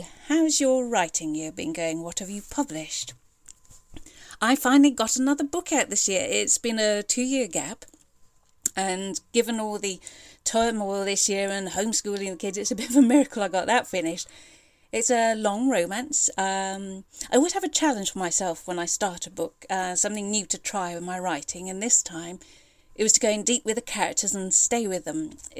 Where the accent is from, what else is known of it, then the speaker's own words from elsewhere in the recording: Wales, United Kingdom; I grew up in Wales, but now I live in the Midlands with my wife and two kids.